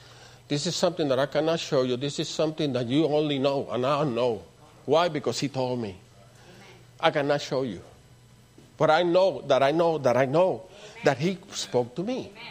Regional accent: Puerto Rico; I'm from Puerto Rico. You know, we have a different music, a different culture.

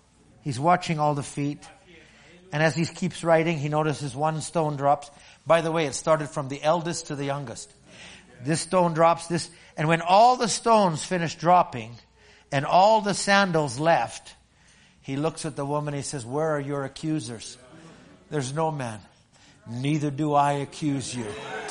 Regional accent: Alberta, Canada; I'm from Redneck, Alberta, but I'm here on the West Coast looking for these organic things.

